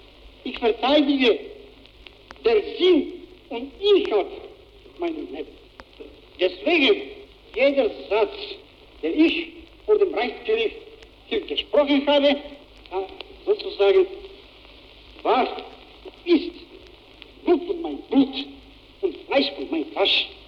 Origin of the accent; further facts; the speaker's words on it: Bulgaria; German is a second language; Ich wusste intuitiv, war ich überzeugt, dass in meiner Heimat in Bulgarien niemand das glaubte.